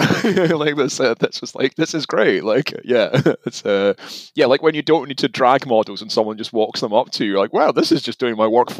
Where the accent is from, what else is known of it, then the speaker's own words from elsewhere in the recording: Scotland, United Kingdom; now in England; I am a Scottish person living in England for far too long